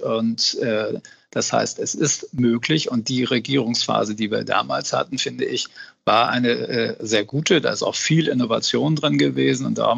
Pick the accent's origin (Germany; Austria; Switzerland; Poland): Germany; Hamburg; als Hamburger, das haben wir beide so verstanden, wir sind Abgeordnete unserer Stadt